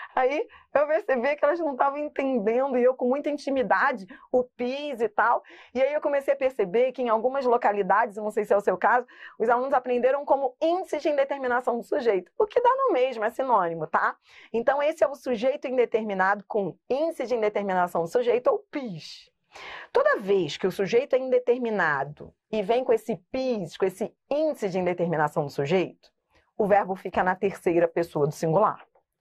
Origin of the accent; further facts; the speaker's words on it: Rio de Janeiro, Brazil; Eu que sou carioca, eu falo pis.